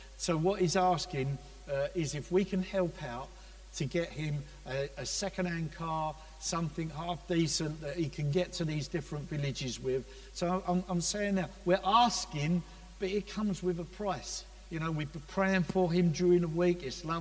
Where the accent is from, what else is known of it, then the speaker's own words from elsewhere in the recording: Basildon, East of England, United Kingdom; I come from Basildon and they're all white.